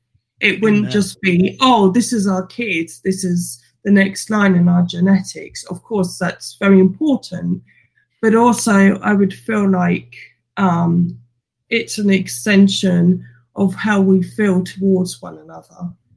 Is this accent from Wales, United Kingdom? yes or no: no; London, United Kingdom; I grew up in London. I was born in London. I grew up in London, but I haven't lived there in close to about maybe about 32 years now, actually.